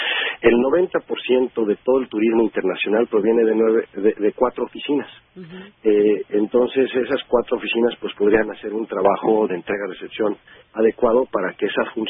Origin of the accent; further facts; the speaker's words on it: Mexico; como mexicanos nos está llamando la atención.